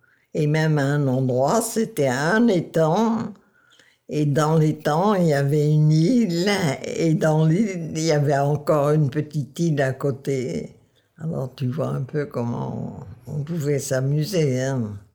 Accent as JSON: {"language": "French", "town": "Dottignies", "region": "Wallonia", "country": "Belgium", "tie": "born there", "said": "Je suis née à Dottigny, en Belgique, en 1924. 97 cette année."}